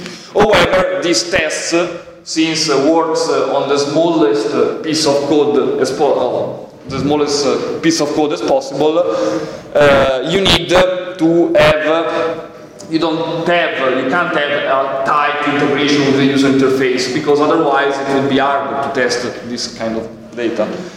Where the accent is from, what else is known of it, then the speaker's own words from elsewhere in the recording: Italy; I work in Microsoft and I'm from Italy.